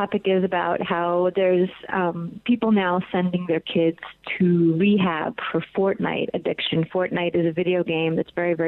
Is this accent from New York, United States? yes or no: yes; New York, United States; but look, I'm a New Yorker. I'm very like New York-y